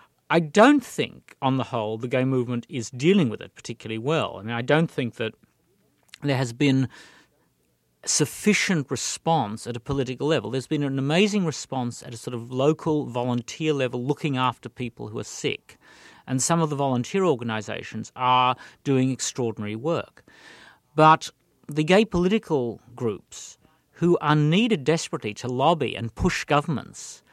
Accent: Australia; accent: Australian; as an Australian, which I guess people could tell from the accent, I'm not American.

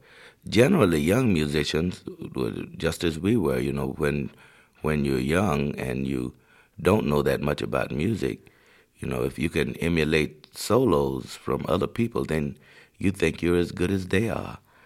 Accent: Tallahassee, Florida, United States; We grew up in Tallahassee, Florida, a university town.

